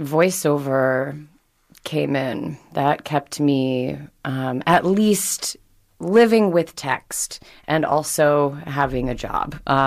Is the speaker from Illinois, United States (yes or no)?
yes; Moline, Illinois, United States; I am from Moline, Illinois. Our claim to fame, it's the home of the John Deere tractor.